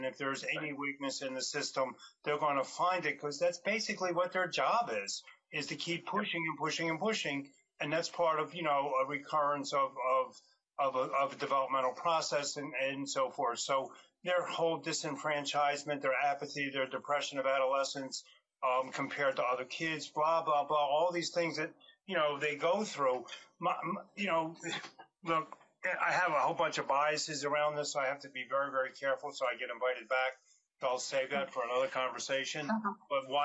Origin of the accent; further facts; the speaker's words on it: Philadelphia, Pennsylvania, United States; I'm from Philadelphia. I'm familiar with the Northeast Corridor.